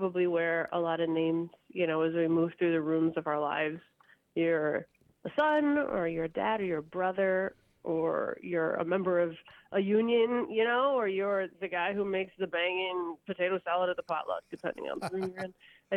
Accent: Minnesota, United States; I grew up in Minnesota, and my mom was from New York. She grew up in the Bronx, and she's a Puerto Rican one, spoiler.

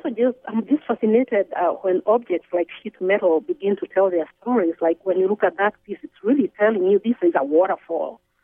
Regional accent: Kenya; also born or lived in South Texas; now in United States; So when I'm growing up in Kenya, I see the string. When I move to South Texas, I see the performance of the folklorico dance.

